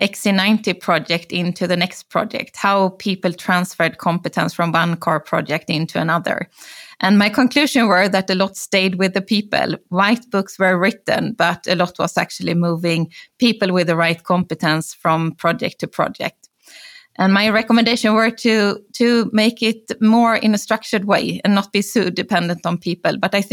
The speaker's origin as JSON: {"language": "English", "town": "Gothenburg", "region": "Västra Götaland", "country": "Sweden", "tie": "born or raised there", "second_language": "English", "said": "I grew up in Gothenburg here in Sweden."}